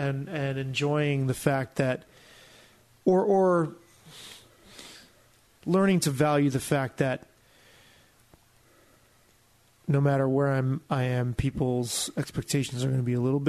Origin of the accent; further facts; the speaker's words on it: Bronx, New York, United States; I was in my kitchen in the apartment I grew up in the Bronx